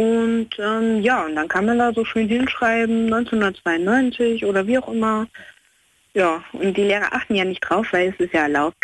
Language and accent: German; Berndorf, Hesse, Germany; Ich bin 18 und komme aus Berndorf. Das ist in der Nähe von Kassel.